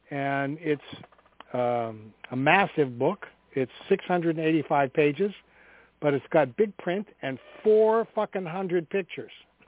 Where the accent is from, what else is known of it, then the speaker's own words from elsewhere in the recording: Pittsburgh, Pennsylvania, United States; born there; Forbes Field was my backyard. That's where I was born. I was born on Colt Hart Avenue in Oakland.